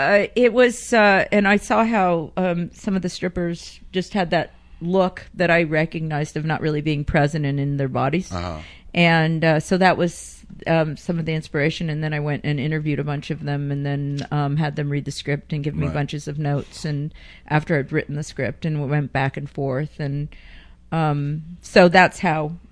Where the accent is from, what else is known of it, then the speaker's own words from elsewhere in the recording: San Francisco, California, United States; also born or lived in New Jersey; No, that's fine. I was raised in San Francisco, so it's fine.